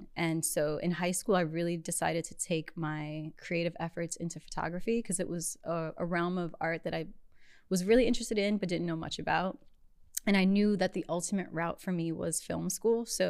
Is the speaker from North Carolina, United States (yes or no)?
no; Albany, New York, United States; But I'm born and raised in Albany.